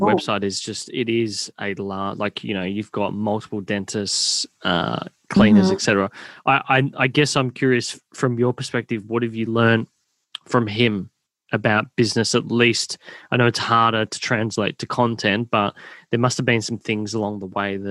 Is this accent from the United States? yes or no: no; Victoria, Australia; Again, growing up in the Bayside area, although we're in East Melbourne now